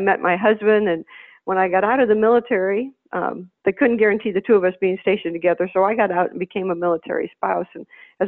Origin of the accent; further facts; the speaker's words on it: Wisconsin, United States; We're both from Wisconsin this year